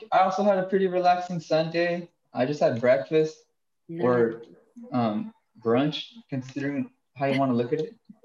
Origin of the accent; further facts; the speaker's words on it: Compton, California, United States; My hometown is Compton, California. It's awesome right there.